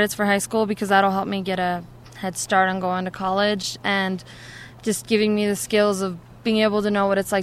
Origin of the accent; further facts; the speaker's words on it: North Lake Tahoe, United States; I'm 15, and I'm from North Lake Tahoe.